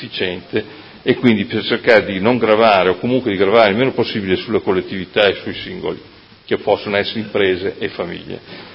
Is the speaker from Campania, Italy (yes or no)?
no; Modena, Emilia-Romagna, Italy; visto che io sono nato a Modena e ho vissuto a Modena da sempre